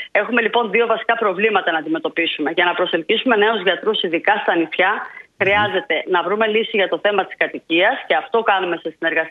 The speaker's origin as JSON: {"language": "Greek", "region": "Crete", "country": "Greece", "said": "Είμαι από την Κρήτη, από ένα κριτικό χωριό."}